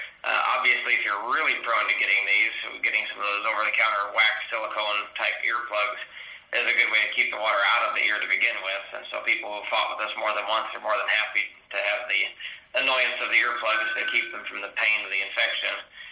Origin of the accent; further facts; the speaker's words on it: St. Louis, Missouri, United States; I grew up around the St. Louis area